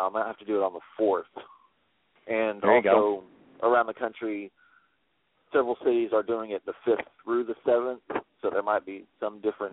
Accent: Little Rock, Arkansas, United States; Mississippi, here in my home state of Arkansas, at Little Rock.

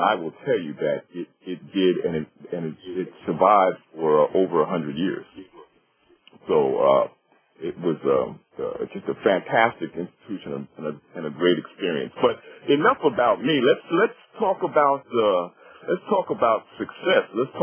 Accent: New York City, New York, United States; I was born in Brooklyn and Queens, New York City, and went to school in Bed-Stuy and then Jamaica, Queens, and went to school there in Queens.

